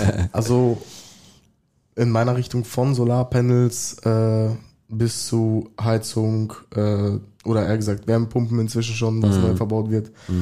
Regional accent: Lippetal, North Rhine-Westphalia, Germany; Ich wohne nicht so weit weg. Ich komme aus dem Lippetal. Das sind 15 Kilometer von hier.

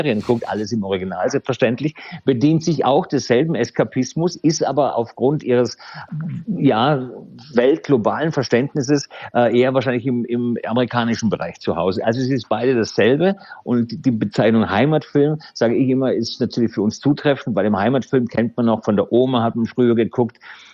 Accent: Vorarlberg, Austria; also born or lived in Styria; da bin ich 10, bin ich von der Steiermark nach Vorarlberg gezogen

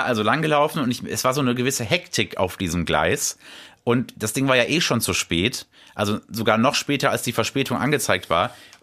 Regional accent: Hesse, Germany; ich komme ja nur aus der Nähe von Kassel.

